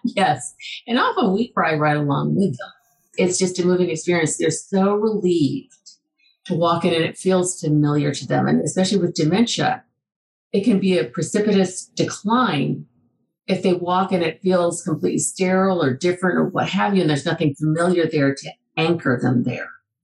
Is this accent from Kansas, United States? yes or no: no; Buffalo, New York, United States; in Wisconsin, in Boston, Buffalo, my hometown, up in Seattle